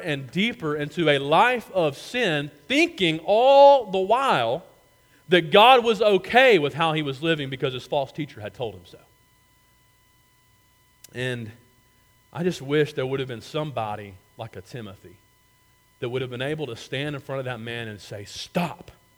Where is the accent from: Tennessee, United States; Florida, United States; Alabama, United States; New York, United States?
Alabama, United States; Gardendale; one of my best friends from my hometown of Gardendale, Alabama, called me.